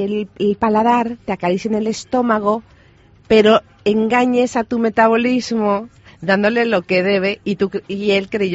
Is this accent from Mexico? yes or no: yes; Mexico; born there; also born or lived in United States / Europe; de ahí nacimos mi hermano y yo. Viví toda mi niñez y adolescencia pues entre México, Estados Unidos y Europa. Y ya de adulta pues estuve en México y ahora ya llevo 15 años en España.